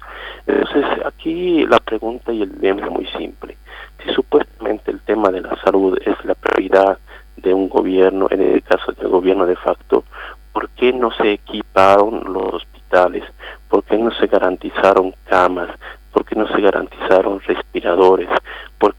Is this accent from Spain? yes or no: no; Bolivia; que están ubicadas justamente en mi país, en Bolivia